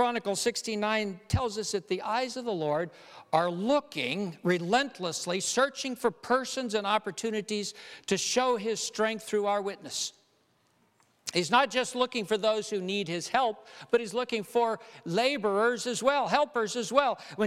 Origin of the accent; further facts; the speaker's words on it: Ethiopia; moved away; I grew up in Ethiopia. And when we immigrated, we were Seventh-day Adventists in Ethiopia, my family.